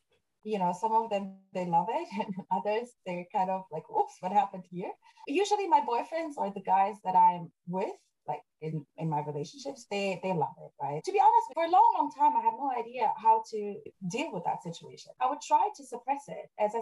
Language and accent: English; Germany; also born or lived in Afghanistan; coming from Afghanistan, growing up in Germany, now being in Japan